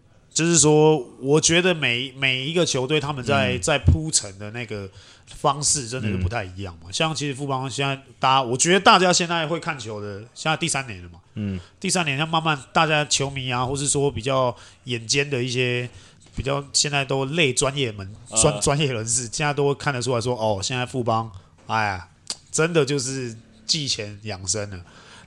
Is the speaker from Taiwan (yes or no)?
yes; Taiwan